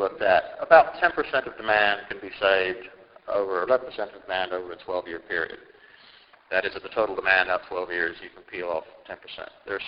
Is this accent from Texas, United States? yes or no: yes; Texas, United States; In my home state, Texas, for example, the legislature only meets every 2 years.